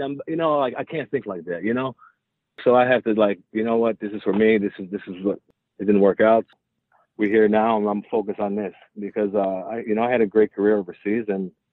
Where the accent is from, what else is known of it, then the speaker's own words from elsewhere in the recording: Cleveland, Ohio, United States; moved away as an adult; now in Los Angeles, United States; And honestly, I'm from Cleveland, Ohio, and I was just done with the the brutal winters and coming out to LA for the first time.